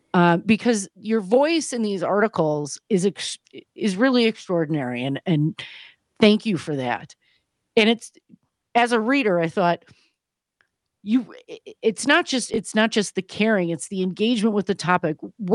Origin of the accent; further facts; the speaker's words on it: Wisconsin, United States; growing up in Wisconsin as a Wisconsin native, while my family weren't gun owners, most of the people I know are